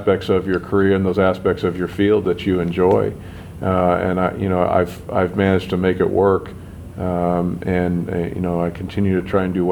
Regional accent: Toledo, Ohio, United States; So I grew up in Ohio, Toledo, Ohio, and I went to West Point for undergrad

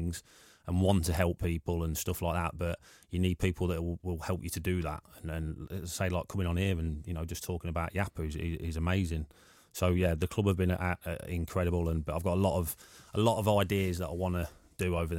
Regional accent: United Kingdom; born there; obviously from where I was born up in Eton, 15 minutes from my house.

